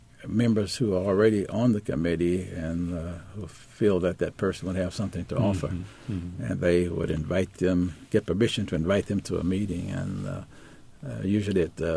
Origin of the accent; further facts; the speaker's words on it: Brooklyn, Illinois, United States; I grew up in a small town that many of you will have heard of, Brooklyn, Illinois, downstate Illinois, which is tucked on the east side of the Mississippi River across from St. Louis, Missouri.